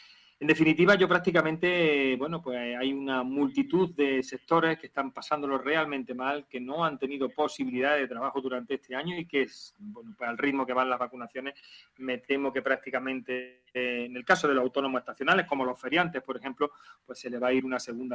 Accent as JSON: {"language": "Spanish", "region": "Andalusia", "country": "Spain", "said": "como andaluz que soy"}